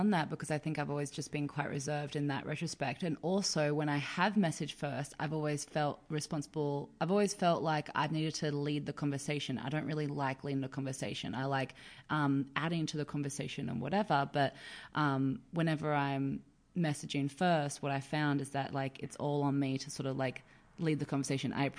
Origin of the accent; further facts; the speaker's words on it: Australia; Like, I'm from Australia.